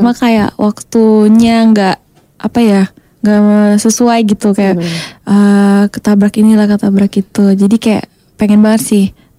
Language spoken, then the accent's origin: Indonesian; Bali, Indonesia; Iya, di kampung halaman aku.